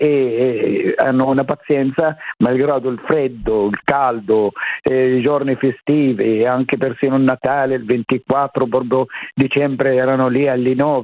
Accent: Hebron, West Bank, Palestine; born there; Italian is a second language; Io sono palestinese, sono nato a Hebron.

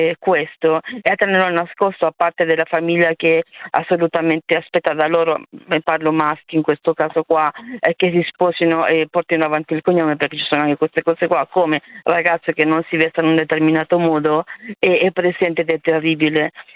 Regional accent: Chile; now in Italy; sono una scrittrice, sono cilena naturalizzata italiana.

